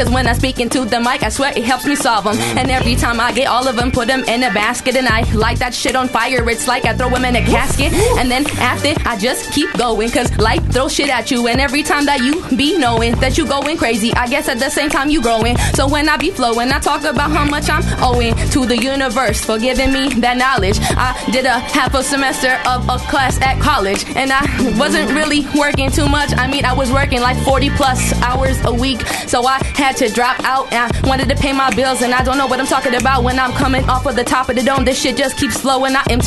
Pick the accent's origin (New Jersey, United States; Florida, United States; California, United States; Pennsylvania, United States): California, United States; Los Angeles; I'm coming from Los Angeles, you know I don't play.